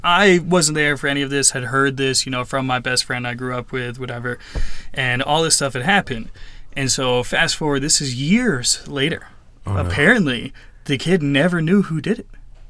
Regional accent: New Hampshire, United States; No, so I'm originally from New Hampshire.

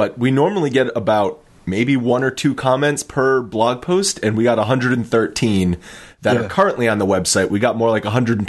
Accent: Rhode Island, United States; I should be a Red Sox fan since I grew up technically in New England. But there's a good amount of Yankee fans in Rhode Island.

